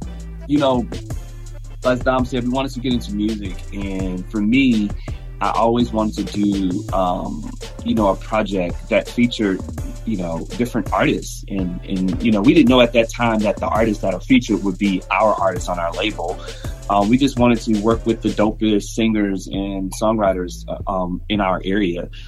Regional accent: New Orleans, Louisiana, United States; now in Houston, United States; I'm originally from New Orleans, and I'm a church boy too. Came up in Grady St. Stephen with that good Bishop Paul Morton preaching.

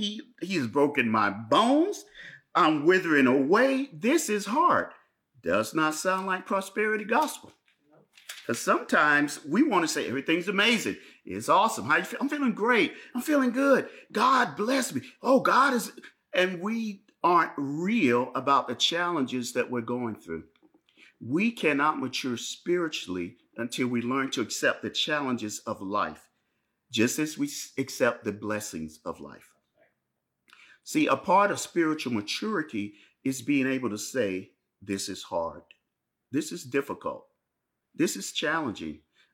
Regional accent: Florida, United States; also born or lived in New York; I grew up in Florida. I have gone outside just about every day of my life. Even in New York during blizzards, I would leave the house and walk to the store and go get some coffee.

